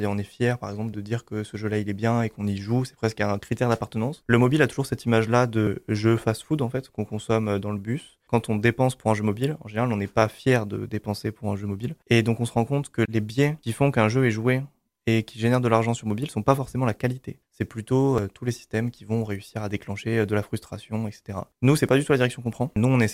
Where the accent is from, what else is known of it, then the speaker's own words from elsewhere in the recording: Clermont-Ferrand, Auvergne-Rhône-Alpes, France; On l'a fait parce qu'on est des Clermontois